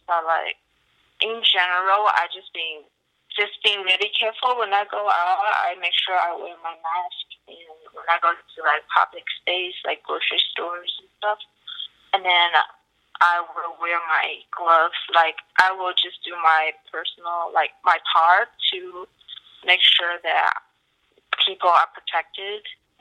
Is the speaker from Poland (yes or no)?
no; China; English is a second language; now in United States; So I wasn't really surprised or really like panic and stuff, and I'm from China.